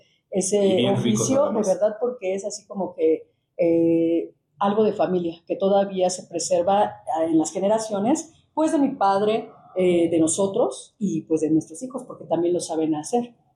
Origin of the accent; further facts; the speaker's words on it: Chimalhuacán, State of Mexico, Mexico; provengo de una familia de Chimalhuacán, muy de bajos recursos realmente. Mi papá de Hidalgo, mi mamá de Oaxaca, mi papá obrero.